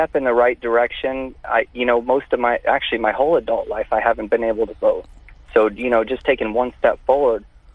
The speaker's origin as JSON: {"language": "English", "region": "Florida", "country": "United States", "tie": "born or raised there", "said": "I was born and raised in Florida."}